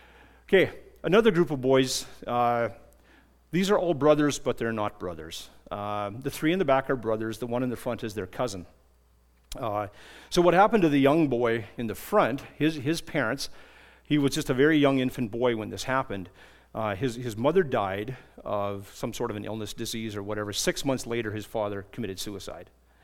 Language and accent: English; Canada; One was Big Canada, because I was from Canada, and I'm bigger than everyone else there